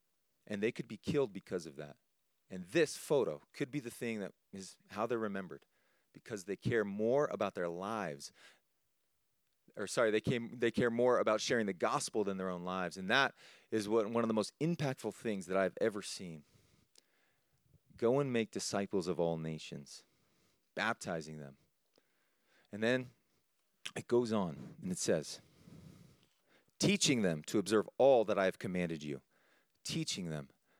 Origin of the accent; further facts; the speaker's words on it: United States; And I remember being the American in the group going, well, let's just fight them then.